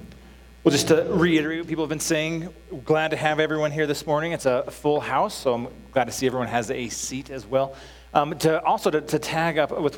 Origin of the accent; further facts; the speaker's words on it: Peyton, Colorado, United States; Because I grew up in Peyton, just 10 miles east of here.